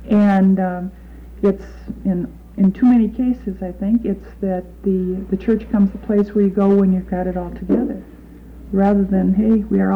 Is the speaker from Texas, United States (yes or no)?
no; Milwaukie, Oregon, United States; I'm from Milwaukee, Oregon, which is a suburb of Portland.